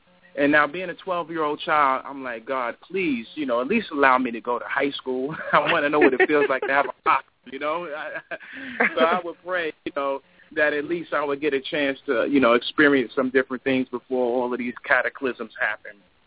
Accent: Long Island, New York, United States; I'm originally from Long Island myself, New York.

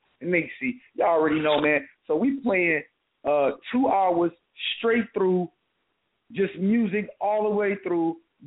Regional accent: Kansas City, Missouri, United States; He's from my hometown, Kansas City, Missouri, man.

